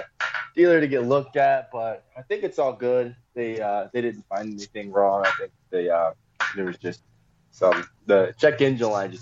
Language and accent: English; Texas, United States; also born or lived in California; I was born in California, but I was a Navy brat, so I moved around like a million different places growing up. So, but we settled in Texas eventually.